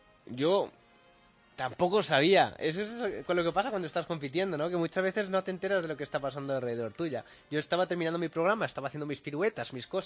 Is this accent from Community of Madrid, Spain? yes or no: yes; Madrid, Community of Madrid, Spain; que yo soy español, de Madrid